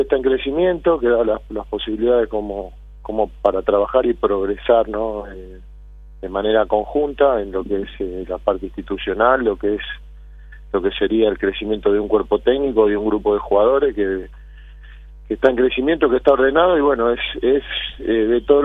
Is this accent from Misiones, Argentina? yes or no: no; Buenos Aires, Argentina; also born or lived in Punta Mogotes; Si bien nací en Buenos Aires, en Capital Federal, siempre compartí, ¿no?, con mi familia, de vivir mitad y mitad, ¿no?, en Punta Mogotes y mitad en Buenos Aires.